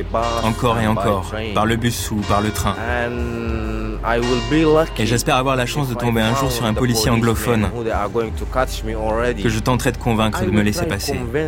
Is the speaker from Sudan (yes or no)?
yes; El Geneina, West Darfur, Sudan; now in Italy; Je viens de l'état du Darfour occidental, de la ville d'Al-Janina. Je suis arrivé ici en Italie il y a environ 2 semaines.